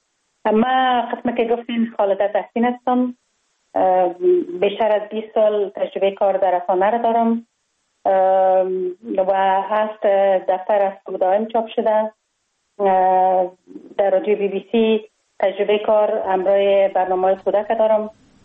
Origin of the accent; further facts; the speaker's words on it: Kabul, Afghanistan; ما خوشبختانه در یک خانواده روشن فکر به دنیا آمدم، در شهر کابل در محله کوتی سنگی تولد شدم.